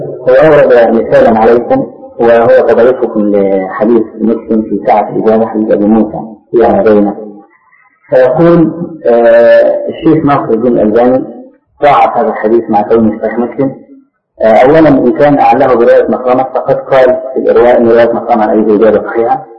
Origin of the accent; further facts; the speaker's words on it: Egypt; أخذها بعض أهل بعض الناس عندنا في مصر